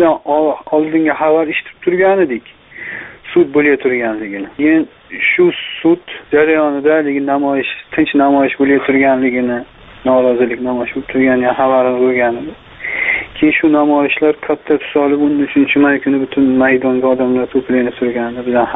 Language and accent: Uzbek; Andijan Region, Uzbekistan; Andijonlikman.